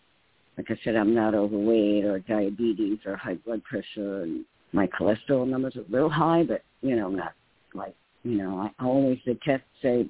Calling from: New York, United States; in New York.

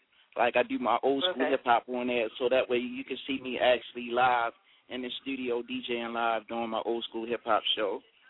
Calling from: Baltimore, Maryland, United States; Baltimore, Maryland.

